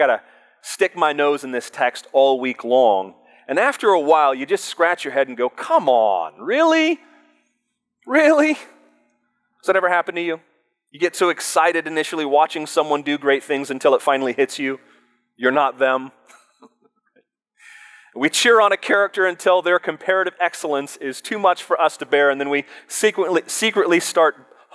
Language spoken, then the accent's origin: English; Port Orchard, Washington, United States; I grew up in Port Orchard, Washington. Any of you ever heard of Port Orchard, Washington? Right. About 4,000 people.